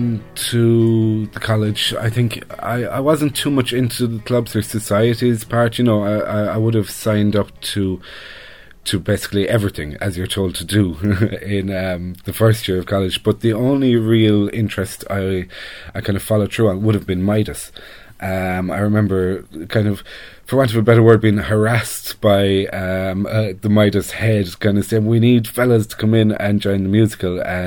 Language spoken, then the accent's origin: English; Kilkenny, Leinster, Ireland; I'm originally from Kilkenny, grew up in the countryside. I'm a Ballyhale Shamrocks man